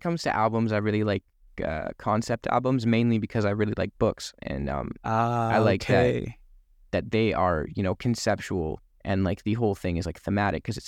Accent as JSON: {"language": "English", "country": "Canada", "said": "Yeah, but we're Canadian."}